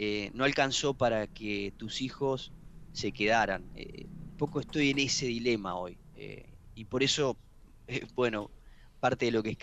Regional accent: Mercedes, Buenos Aires Province, Argentina; now in Esperanza, Argentina; Yo tengo la suerte de haber vivido en ciudades pequeñas, en Mercedes, en provincias de Buenos Aires durante toda mi infancia, después ahora en Esperanza, en Santa Fe

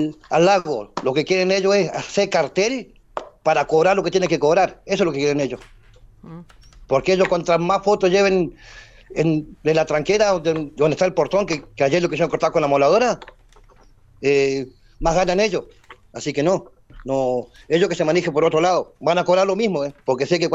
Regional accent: Foyel, Río Negro, Argentina; Nosotros somos vecinos bastante grandes acá allá, nacido y criado acá en Foyel.

